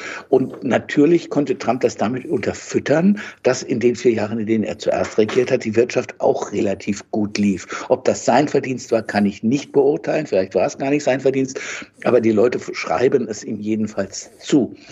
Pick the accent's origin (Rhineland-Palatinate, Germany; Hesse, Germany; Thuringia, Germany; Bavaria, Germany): Rhineland-Palatinate, Germany; Mainz; now in Berlin, Germany; Ich bin in Mainz, in Rheinland-Pfalz aufgewachsen und dann nach Berlin gegangen, schon in meinen 30ern war ich da.